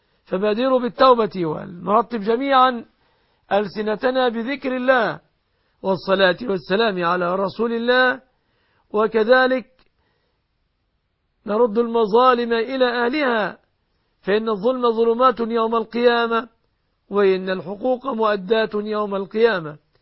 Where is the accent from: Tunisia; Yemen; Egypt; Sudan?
Egypt; بلادنا مصر